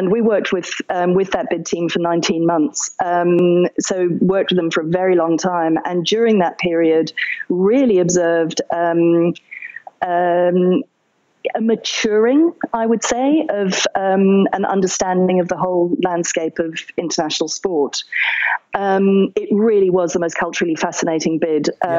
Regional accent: United Kingdom; If I do step back for a minute and try and stop being terribly British and look at it in a more dispassionate way

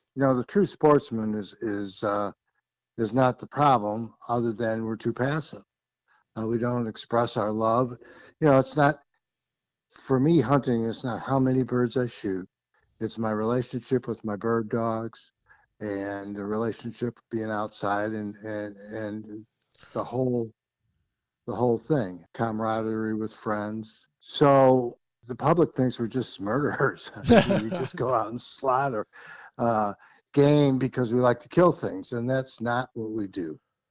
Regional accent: Illinois, United States; I was born and raised in Illinois, and we used to have pheasants, mm-hmm, and Hungarian partridge when I was a kid, and in McHenry County.

